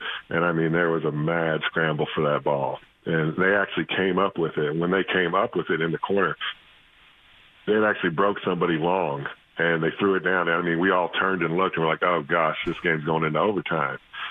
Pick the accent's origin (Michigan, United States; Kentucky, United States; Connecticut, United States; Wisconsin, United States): Kentucky, United States; Lexington; But I grew up in Lexington, Kentucky, and if that would have happened in Rupp Arena